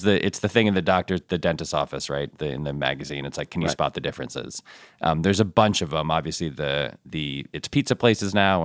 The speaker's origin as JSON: {"language": "English", "town": "Ann Arbor", "region": "Michigan", "country": "United States", "tie": "born there", "said": "I'm a Michigan fan. I was born in Ann Arbor."}